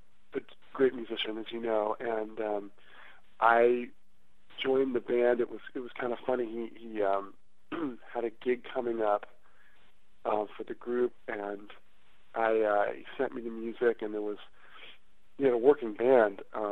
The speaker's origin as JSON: {"language": "English", "region": "California", "country": "United States", "tie": "born or raised there", "said": "I grew up playing in my father's band and playing those different styles all the time. You know, growing up in the Bay Area during that time … was, you know, such a popular band"}